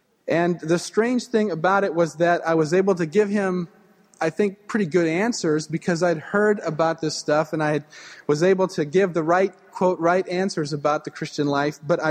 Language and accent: English; Prinsburg, Minnesota, United States; now in Minneapolis, United States; I grew up in Minnesota in a small town called Princeburg, about 100 miles west of here.